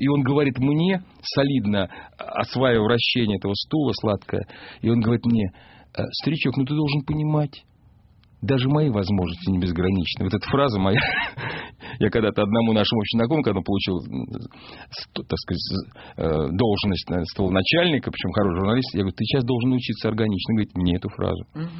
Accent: Moscow, Russia; Я москвич. Покровки, я заядлый москвич, закоренелый москвич. И я малодушно, физически привязан к этому городу.

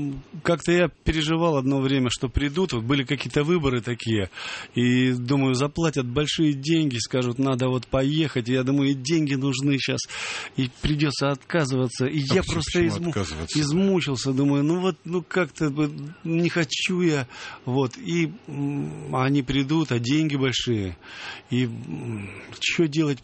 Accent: Chelyabinsk, Chelyabinsk Oblast, Russia; moved away as an adult; Челябинск — это заповедник просто. Заповедник детства, юности. Я до 30 лет там жил.

